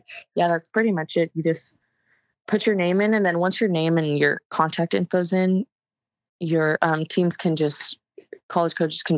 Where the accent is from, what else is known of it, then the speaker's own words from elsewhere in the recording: Ventura, California, United States; one, they're very close to where I live. My hometown is in Ventura. So super close.